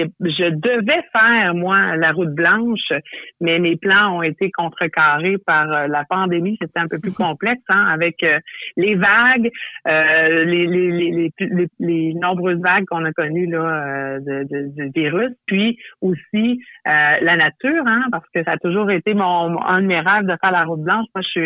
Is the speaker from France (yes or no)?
no; Sept-Îles, Quebec, Canada; je viens de la communauté de Ouachat, qui est la communauté enclavée dans la ville de Sept-Îles